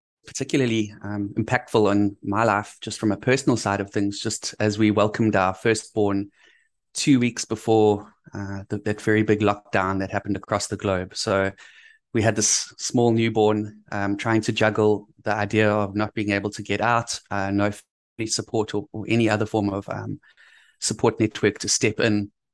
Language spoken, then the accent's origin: English; Zimbabwe; born there; moved away; So I'm an import to the coast. I was born in Zimbabwe, which is a landlocked country.